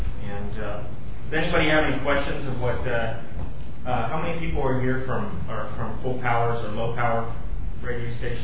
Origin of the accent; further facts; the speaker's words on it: Davis, California, United States; I'm from Northern California, Sacramento area, Davis.